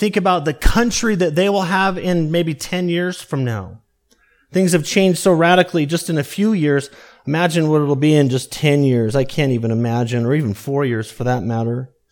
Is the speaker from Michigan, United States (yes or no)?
no; Colorado, United States; In fact, I grew up in Colorado, and when they turned the state, I call it green, not blue, green, it's had a huge impact on the state and the people that live there.